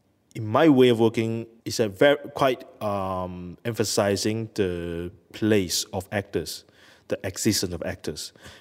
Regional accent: Malaysia; English is a second language; because I'm Malaysian, you know, I was born and I was grown in a society like Roja.

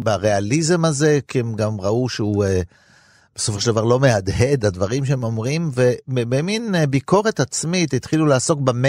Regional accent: Ramat Gan, Tel Aviv District, Israel; accent: Ramat Gan; אני אספר את התקציר במבטא הרמתגני שלי.

